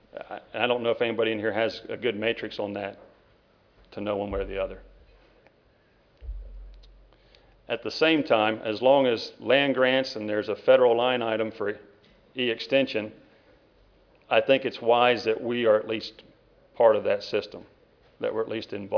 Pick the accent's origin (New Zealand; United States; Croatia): United States; Kentucky; One, because I'm from Kentucky